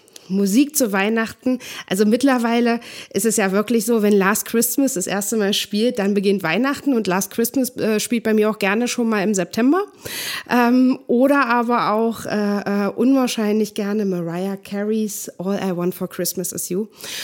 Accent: Germany; born there; Ich bin ja in der DDR geboren.

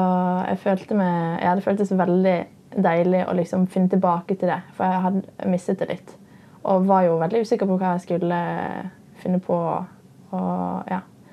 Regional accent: Oslo, Norway; now in New York, United States; Som jeg har bodd på veldig mye hjemme I Oslo.

